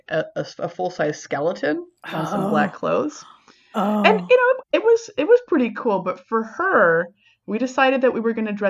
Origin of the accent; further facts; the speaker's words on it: Canada; And then we had a hockey helmet because I grew up in Canada.